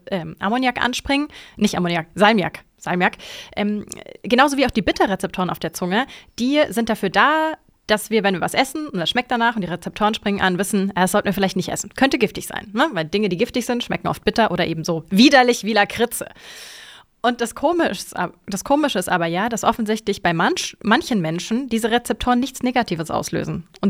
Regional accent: Bavaria, Germany; Ich bin ja in Bayern aufgewachsen, da wurde es Bärendreck genannt.

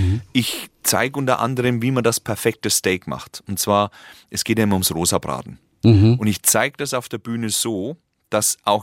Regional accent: Kulmbach, Bavaria, Germany; born there; now in Wirsberg, Germany; Ja. Ja, Franke, genau. Also gebürtig in Kulmbach.

